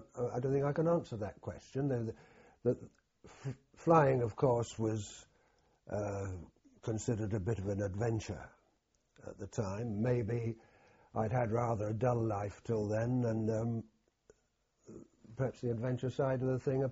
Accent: Burghfield, South East England, United Kingdom; born there; Yes, I was born in Reading, near Reading. Strangely enough, although I don't remember the time, in a place called the Old Kennels at Burfield, near Reading.

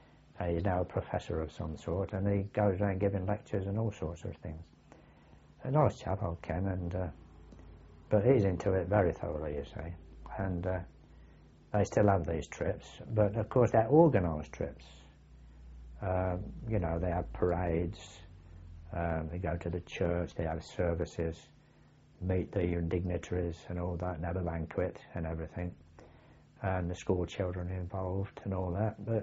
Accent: Northampton, East Midlands, United Kingdom; because I came from Northampton, being in this boot and shoe town

